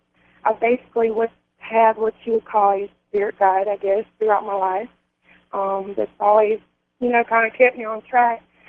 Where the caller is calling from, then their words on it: North Carolina, United States; I'm calling from North Carolina.